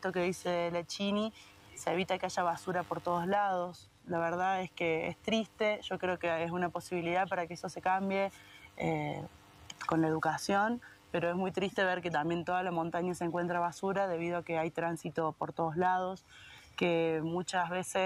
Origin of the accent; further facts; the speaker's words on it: Córdoba, Argentina; soy de Córdoba